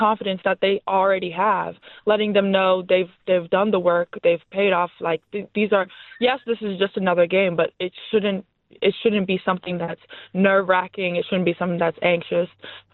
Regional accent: Texas, United States; For me personally, as you know, I came from Texas.

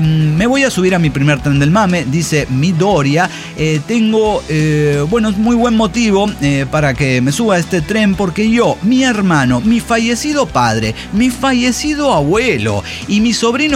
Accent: Mexico; Soy mexicano. Es que soy mexicano. Soy mexicano.

